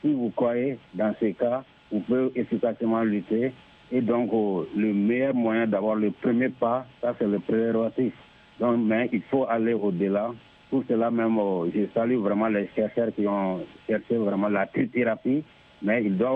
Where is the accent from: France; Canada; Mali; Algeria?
Mali; chez nous au Mali